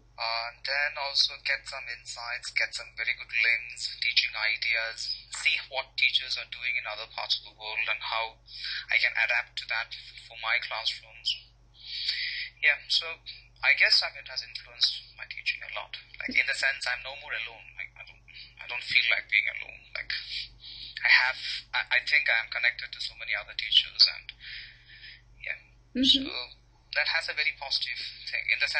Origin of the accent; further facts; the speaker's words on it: India; Basically, I'm from India.